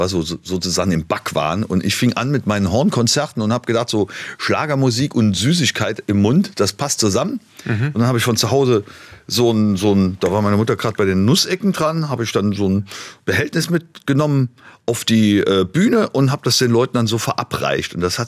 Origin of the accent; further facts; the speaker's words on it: Trier, Rhineland-Palatinate, Germany; Also ich bin neben dem Moselstadion in Trier aufgewachsen.